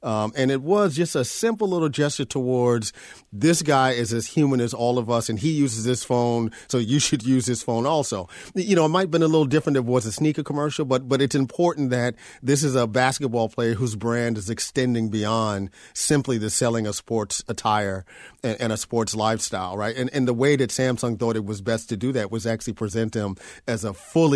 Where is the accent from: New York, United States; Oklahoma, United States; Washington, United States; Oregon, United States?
New York, United States; Bronx; And growing up in the South Bronx, where all of my peers were wearing shell top Adidas, unlaced, and Kangols